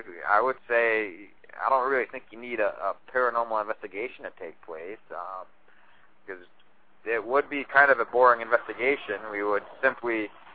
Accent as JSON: {"language": "English", "region": "Massachusetts", "country": "United States", "said": "we're both from the Berkshires and we both do ghost stuff"}